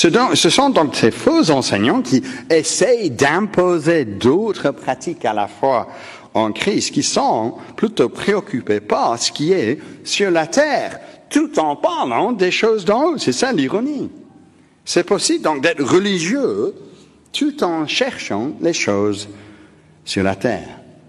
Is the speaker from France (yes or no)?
no; Belgium; J'ai ma carte d'identité qui dit que je suis belge, bien que cela n'a pas, peut-être pas l'air d'être le cas.